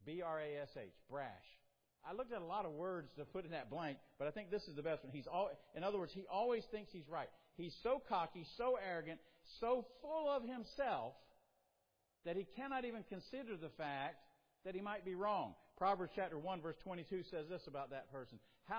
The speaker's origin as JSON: {"language": "English", "region": "South Carolina", "country": "United States", "said": "Well, I'm from South Carolina."}